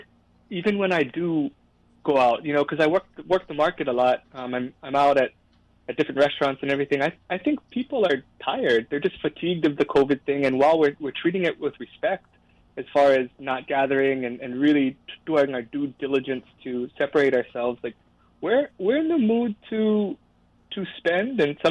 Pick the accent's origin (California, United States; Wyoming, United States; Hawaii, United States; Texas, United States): Hawaii, United States; Kauai; I love Hawaii. Born and raised on Kauai.